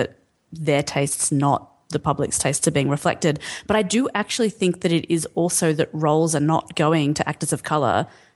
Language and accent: English; Australia; And Australia has its own racial politics and racial issues, which are just as problematic, but in like slightly different ways because we're a different, you know, we have a different history and we're a different people.